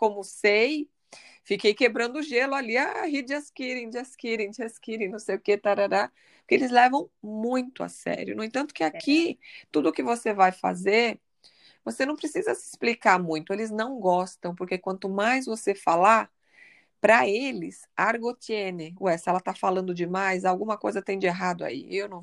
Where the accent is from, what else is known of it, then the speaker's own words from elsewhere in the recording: Brazil; Eu só posso falar do que eu conheço como brasileira, sem julgar nem desmerecer meu país